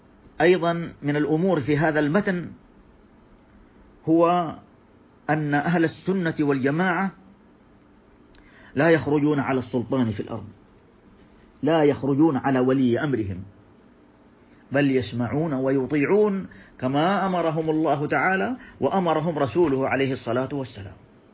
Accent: Saudi Arabia; النعم التي نعيشها في بلادنا المملكة العربية السعودية

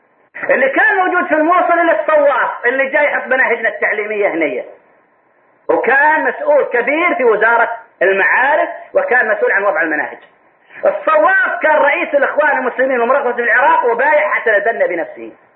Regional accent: Saudi Arabia; وكانت الجامعات عندنا في السعودية في بدايتها

